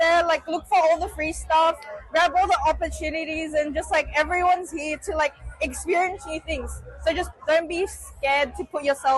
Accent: Naga, Bicol Region, Philippines; accent: Bicol Rinconada; I'm from Bicol, so Camarines Sur, Naga area. For my dialect, because I don't speak Bicol Naga, I speak Bicol Rinconada.

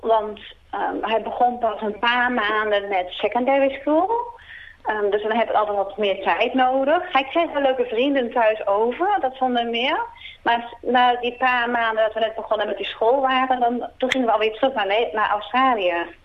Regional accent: Netherlands; ik wil terug naar mijn vaderland, en ik ben dan de Nederlandse.

